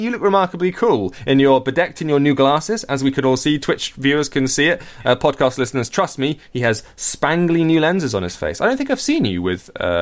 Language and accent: English; United Kingdom; Let's talk about weather, because we're British.